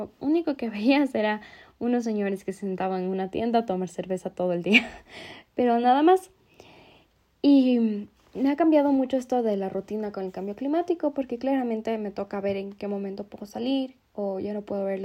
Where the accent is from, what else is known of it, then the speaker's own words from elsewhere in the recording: Quito, Pichincha, Ecuador; Soy de Quito, Ecuador